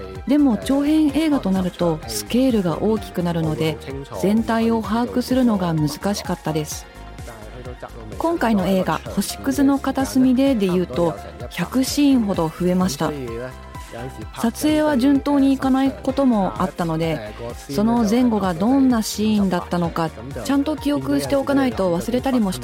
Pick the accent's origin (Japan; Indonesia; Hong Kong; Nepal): Hong Kong; 返還前の香港を知っているし、そうした教育も受けてきました。そして返還後はカルチャーの衝突もいろいろと体験してきています。